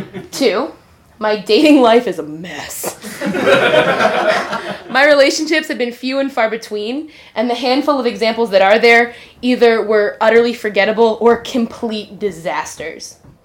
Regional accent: East Coast, United States; I grew up on the East Coast, and when I got to Chicago, I was stoked about college

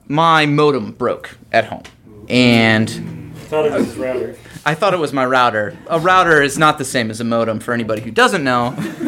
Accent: Illinois, United States; Sure, I'm from Illinois.

